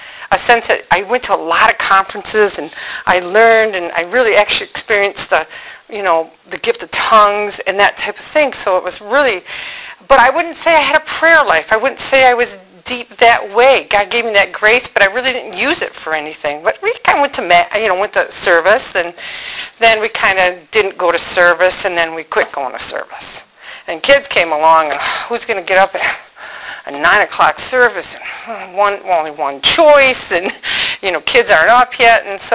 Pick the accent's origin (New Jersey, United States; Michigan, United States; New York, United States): Michigan, United States; Pinconning; I'm hail from Tawas, but really Pinconning, which probably means nothing to you guys. Pinconning. Cheese at the north. And we just moved north.